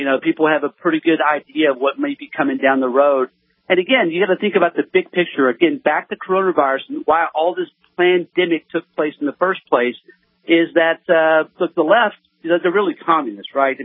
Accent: Texas, United States; I'm from East Texas. I was raised lower middle class. I come from nothing.

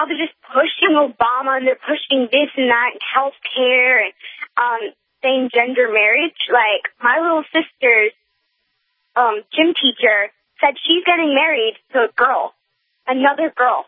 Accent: California, United States; I'm 11 years old, and I'm from California.

